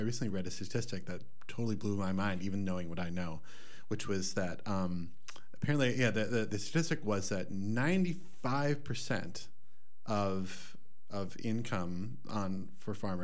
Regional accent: Wisconsin, United States; the landscape that I grew up on Dairy Farm in the Coon Creek watershed is totally culturally structured by that era

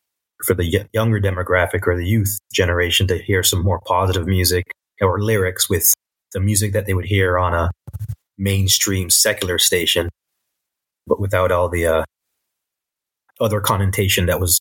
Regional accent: Toronto, Ontario, Canada; now in Hamilton, Canada; But I was born and raised in Toronto. Yeah, but I've hopped around, lived in different places.

